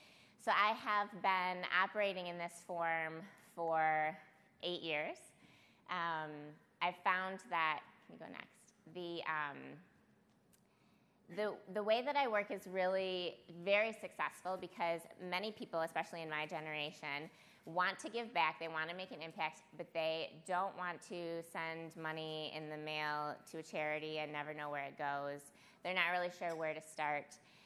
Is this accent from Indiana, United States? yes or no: no; Farmington Hills, Michigan, United States; I'm actually from Detroit, so I grew up in Farmington Hills. I went to Albion College